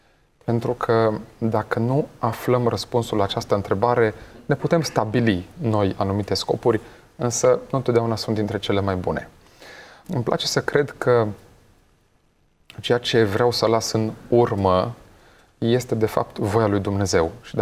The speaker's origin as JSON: {"language": "Romanian", "town": "Târgu Mureș", "region": "Mureș County", "country": "Romania", "tie": "born or raised there", "said": "sunt din Târgu Mureș, însă drumurile vieții, cărările vieții m-au condus"}